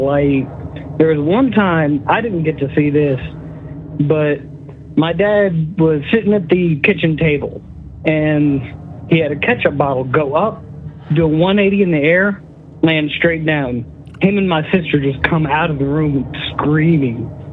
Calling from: Tennessee, United States; from Tennessee.

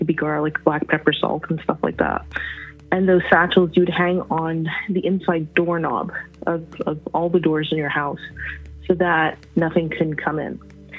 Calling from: Montreal, Quebec, Canada; from Montreal, Quebec.

